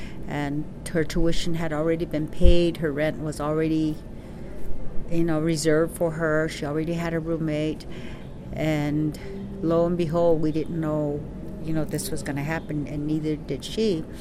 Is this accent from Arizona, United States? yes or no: yes; Payson, Arizona, United States; I was born in 1950 on a cold fall morning, my mother says. And I was born and raised in Payson. Have lived here almost all my life.